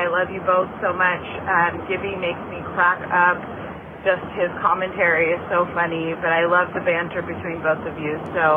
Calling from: Napa, California, United States; I'm calling from Napa, California.

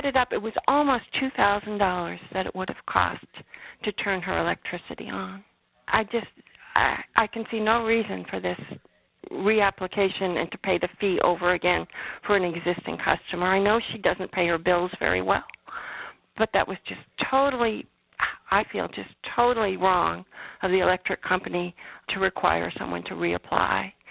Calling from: Muncie, Indiana, United States; I'm calling you from Muncie.

